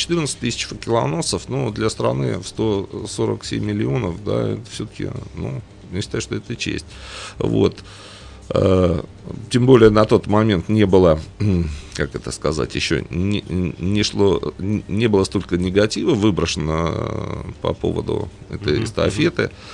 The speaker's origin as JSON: {"language": "Russian", "town": "Uryupinsk", "region": "Volgograd Oblast", "country": "Russia", "said": "А знаете, я, наверное, больше из Урюпинска, да?"}